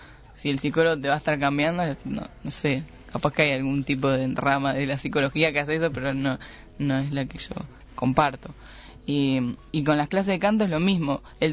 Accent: Uruguay; Es mentira que somos uruguayos y somos medio hippie

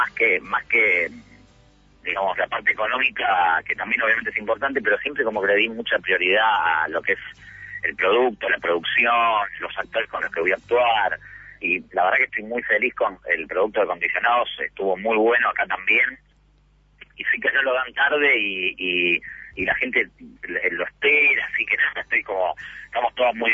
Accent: Spain; pero nosotros somos de España

